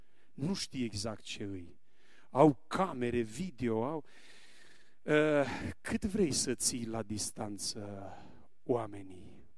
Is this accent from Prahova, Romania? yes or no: no; Onești, Bacău County, Romania; Toată copilăria mea, eu m-am născut în Bacău, în Onești, județul Bacău.